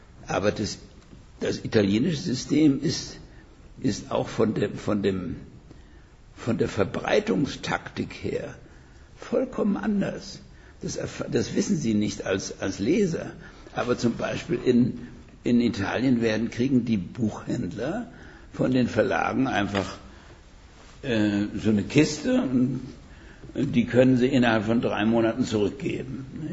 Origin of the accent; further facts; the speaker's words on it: Berlin, Germany; Sage ich als Berliner.